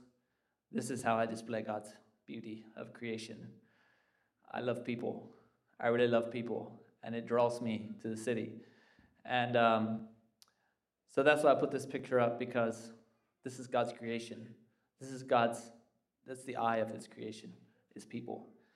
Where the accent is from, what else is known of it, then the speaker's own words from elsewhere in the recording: Baltimore, Maryland, United States; Baltimore